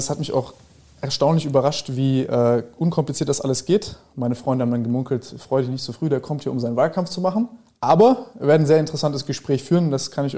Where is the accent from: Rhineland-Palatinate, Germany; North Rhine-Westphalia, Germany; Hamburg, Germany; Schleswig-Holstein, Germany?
Schleswig-Holstein, Germany; Lübeck; Dann habe ich ihm aus meiner Heimat in Lübeck erzählt